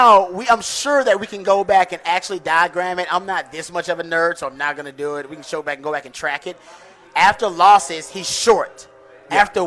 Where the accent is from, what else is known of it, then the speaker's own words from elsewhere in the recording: Houston, Texas, United States; No, I'm from Houston. Basically my Houston card just called into question because I'm from H-Town and I couldn't get that.